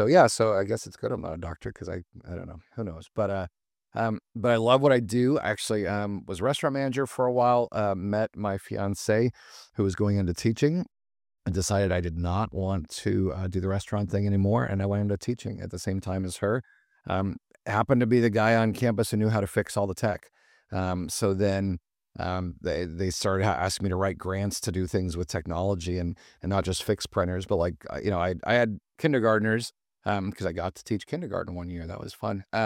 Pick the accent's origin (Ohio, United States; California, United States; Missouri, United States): California, United States; Mission Viejo; also born or lived in Dallas, Texas; Born in Dallas, Texas, spent almost no time there at all. So really an Orange County kid, grew up in Mission Viejo.